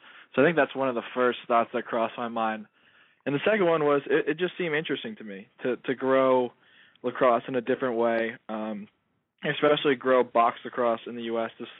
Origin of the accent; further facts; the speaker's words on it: Simsbury, Connecticut, United States; Oh, I'm from Simsbury, Connecticut, and that's actually the same town that my high school was located in.